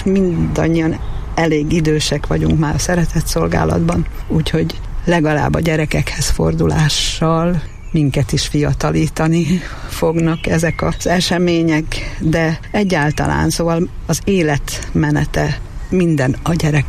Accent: Miskolc, Borsod-Abaúj-Zemplén, Hungary; also born or lived in Budapest; én 2000-ig Budapesten laktam, előtte ugye Miskolcon születtem, és miskolci vagyok, de 20 évig ott éltem, és akkor 2000-ben költöztem haza.

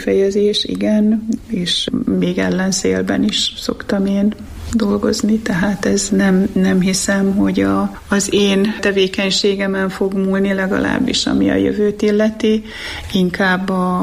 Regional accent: Mezőkövesd, Borsod-Abaúj-Zemplén, Hungary; Az, hogy mi matyók vagyunk, az is természetes, legalábbis a születési anyakönyvünkben az van írva, hogy Mezőkövesden születtünk

